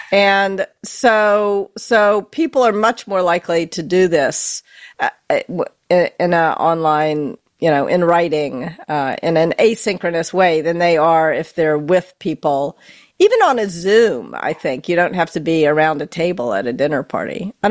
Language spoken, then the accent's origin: English; the South, United States; I was raised in the South. I'm very familiar with cry bullying.